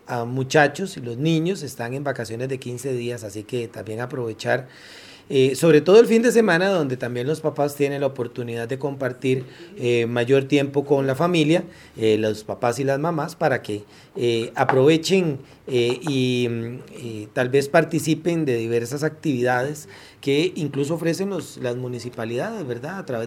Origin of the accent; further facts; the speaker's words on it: San Sebastián, San José, Costa Rica; donde yo me incluyo ahora porque yo soy de San Sebastián